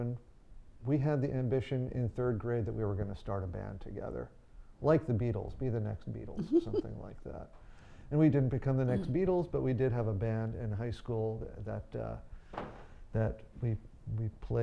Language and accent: English; Fair Lawn, New Jersey, United States; also born or lived in Paterson; Well, I grew up in New Jersey, born in a town called Paterson, and grew up in Fairlawn, New Jersey.